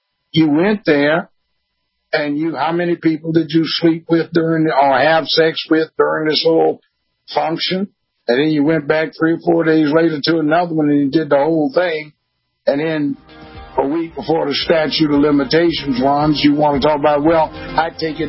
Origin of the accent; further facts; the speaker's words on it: Los Angeles, California, United States; I grew up in Los Angeles.